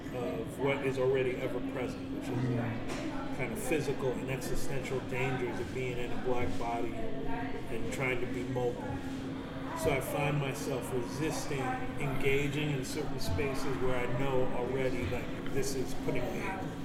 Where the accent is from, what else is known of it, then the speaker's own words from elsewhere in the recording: Terre Haute, Indiana, United States; also born or lived in Virginia / Texas; I'm of a particular experience in this state because I grew up in Terre Haute and went to school at IU. I've lived in Virginia and Texas also.